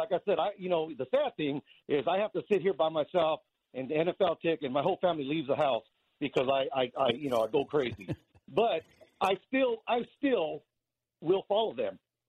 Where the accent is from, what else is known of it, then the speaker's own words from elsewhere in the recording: Los Angeles, California, United States; now in Texas, United States; I live now in Texas. I grew up in Los Angeles.